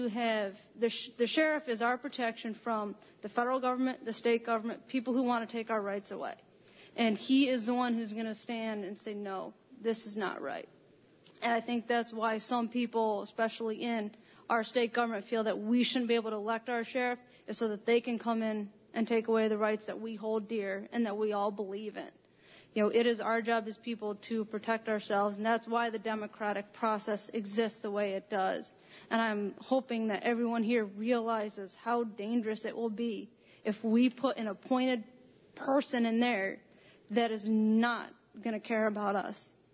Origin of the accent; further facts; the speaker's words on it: Freeville, New York, United States; I'm from Freeville